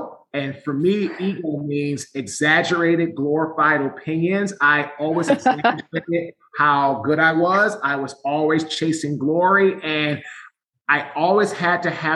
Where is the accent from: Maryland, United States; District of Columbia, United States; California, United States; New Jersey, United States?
District of Columbia, United States; Washington; So I'm from Washington, D.C. I went to Howard University in Washington, D.C.